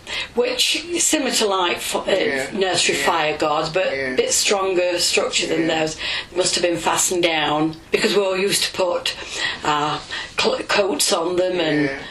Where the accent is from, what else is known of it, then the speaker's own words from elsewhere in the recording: Jacksdale, East Midlands, United Kingdom; born there; I was born in Jacksdale on the 10th of July 1941.